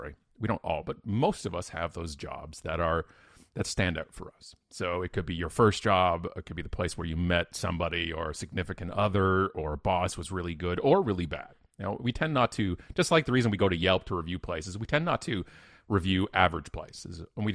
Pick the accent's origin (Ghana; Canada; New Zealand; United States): Canada; As a Canadian, we are the world.